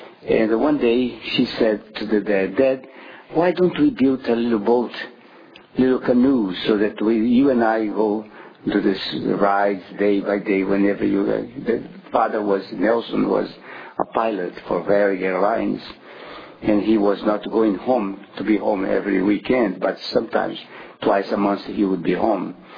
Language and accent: English; Brazil; I'm from Brazil.